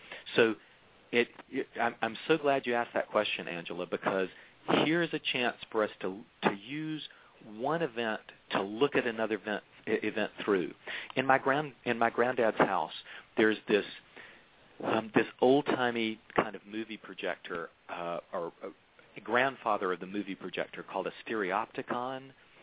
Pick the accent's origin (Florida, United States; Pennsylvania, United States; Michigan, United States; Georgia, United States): Florida, United States; we had to memorize Ponce de Leon, and of course I grew up in Leon County, so people said, yeah, Leon, it's named after him, and that made a big difference to me feeling local about it.